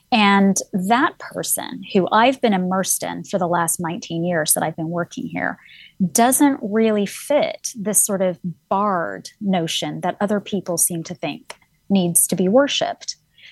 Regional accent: United States; So I'm American, but I'm also a Pakistani.

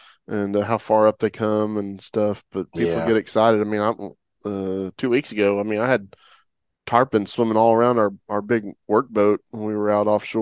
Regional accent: Oklahoma, United States; moved away; It's like I'm from Oklahoma originally. And so, man, when I moved down here, and I would go back home

